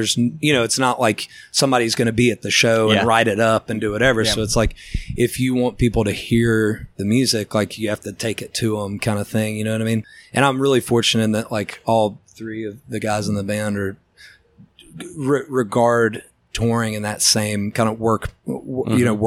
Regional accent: Birmingham, Alabama, United States; I grew up in Birmingham, like on the, you know, civil rights battleground

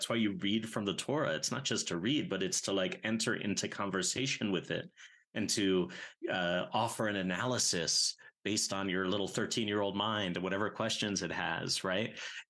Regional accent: Washington, District of Columbia, United States; I grew up in Washington, D.C., but my bar mitzvah was in Detroit.

